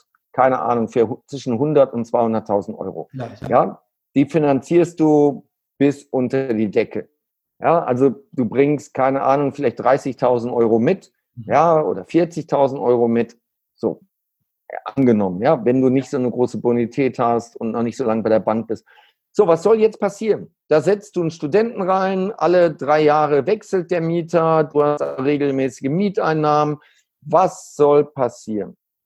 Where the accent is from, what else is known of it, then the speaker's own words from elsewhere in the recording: Neuss, North Rhine-Westphalia, Germany; born there; Aber ich bin in Neuss geboren